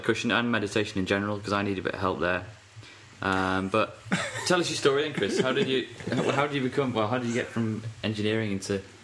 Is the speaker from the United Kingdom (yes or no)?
yes; United Kingdom; We're so British people, we're so embarrassed about flogging our wares, aren't we?